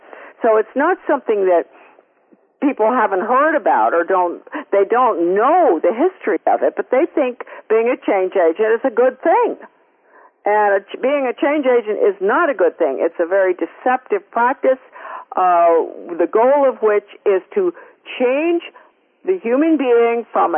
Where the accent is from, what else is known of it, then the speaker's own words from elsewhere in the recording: Bath, Maine, United States; let's talk about my hometown, former hometown. Bath, Maine, they build ships, huh?